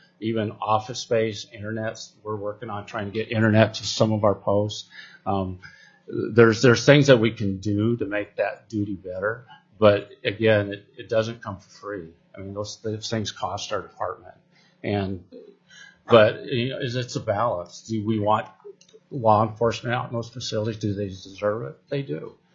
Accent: Soldotna, Alaska, United States; I mean, if that was happening in Anchorage or in my hometown of Soldotna, people would be upraised.

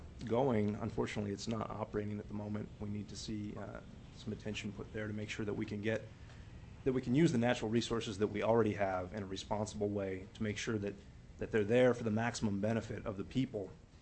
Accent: Ketchikan, Alaska, United States; I'm from Ketchikan and Prince of Wales Island

